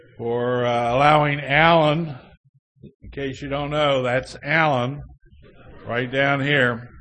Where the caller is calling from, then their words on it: Hagerstown, Maryland, United States; And I come to you all from Hagerstown, Maryland, where I am a member in good standing of the cleverly named Hagerstown Group of Alcoholics Anonymous.